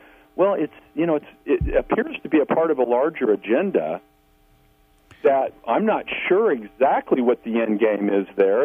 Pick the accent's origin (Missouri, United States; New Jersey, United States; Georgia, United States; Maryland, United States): Missouri, United States; from Missouri.